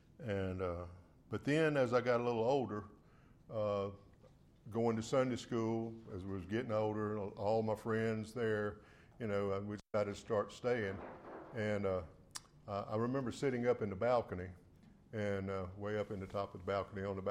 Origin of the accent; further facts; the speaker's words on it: Reidsville, North Carolina, United States; Growing up small town Reidsville, growing up, I grew up on Lawsonville Avenue over there. If you know where Lawsonville Avenue School is, I grew up a block from that.